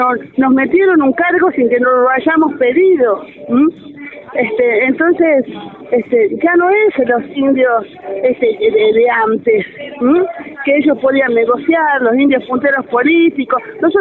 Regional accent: Argentina; A nosotros siempre nos hablan de igualdad, de que de somos argentinos, ¿no?

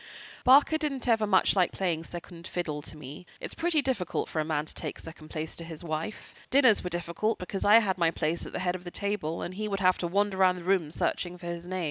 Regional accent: England, United Kingdom; because when I grew up in England, shops couldn't open on a Sunday.

